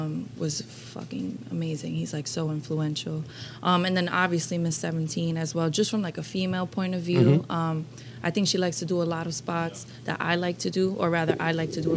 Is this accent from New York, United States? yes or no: yes; New York, United States; No, no, no. I'm from New York. I say Basel.